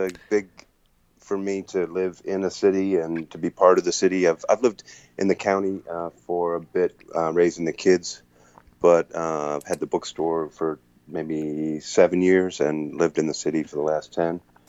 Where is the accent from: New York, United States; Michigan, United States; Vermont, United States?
Michigan, United States; Detroit; I'm from Detroit, Grosse Pointe, East Side. My folks are still there in Michigan.